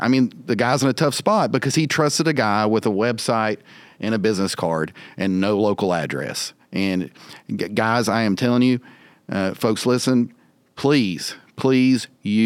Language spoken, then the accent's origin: English; New Mexico, United States; I'm from New Mexico.